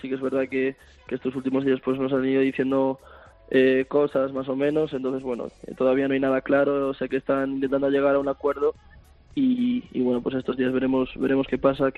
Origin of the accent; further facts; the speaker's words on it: Toledo, Castilla-La Mancha, Spain; Mis padres viven en Majadahonda y en Madrid y se fueron para mi pueblo, para Toledo, que bueno, está un poquito más aislado